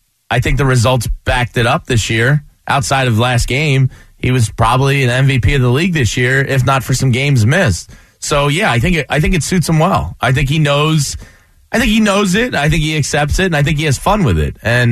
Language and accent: English; Atlanta, Georgia, United States; I'm from Atlanta. That's my city.